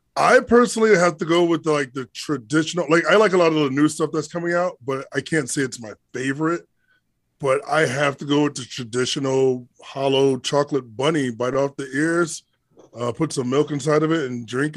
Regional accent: Hartford, Connecticut, United States; I'm from Hartford, Connecticut.

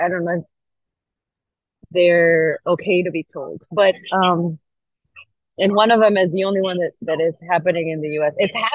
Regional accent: Aguascalientes, Mexico; I'm from Aguascalientes, Mexico, in the middle of the Republic. So if you draw a circle in the map of Mexico, it's right in the middle.

